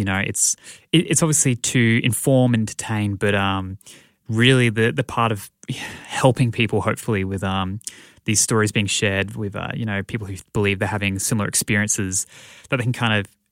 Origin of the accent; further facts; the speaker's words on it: Australia; because I'm also Australian.